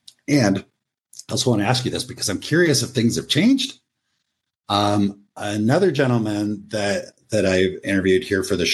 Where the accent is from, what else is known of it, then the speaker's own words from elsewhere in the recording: Rocky Mountain West, United States; I grew up in the Rocky Mountain West United States